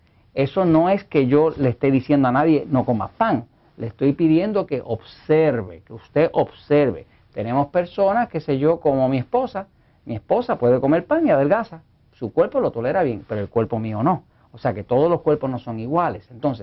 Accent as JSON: {"language": "Spanish", "country": "Puerto Rico", "said": "yo como puertorriqueño pues me hace falta mi arroz con habichuela, mi arroz con frijoles, ¿no?, de vez en cuando."}